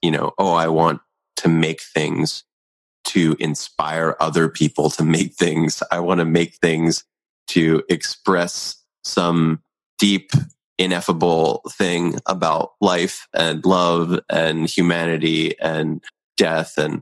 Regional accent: Philadelphia, Pennsylvania, United States; born there; also born or lived in San Jose / Portland / New York; in San Jose versus Portland versus New York versus, you know, wherever else I've spent time, where I was born in Philadelphia

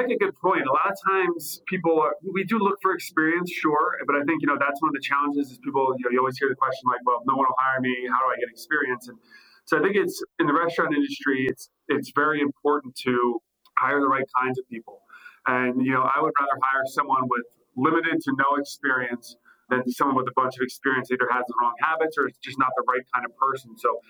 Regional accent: New Jersey, United States; I'm from southern New Jersey, almost all the way down at the bottom. I grew up right outside, about 10, 15 minutes from Atlantic City and right across the water from Ocean City, New Jersey.

